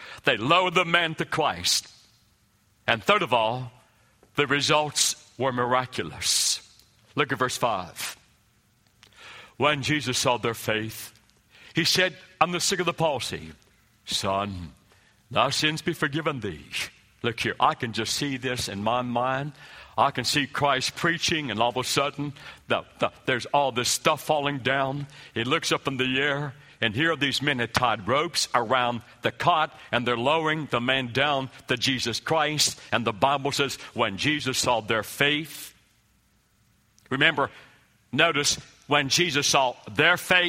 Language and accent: English; West Virginia, United States; And I mentioned about I'm from West Virginia, and I was raised about fishing all the time.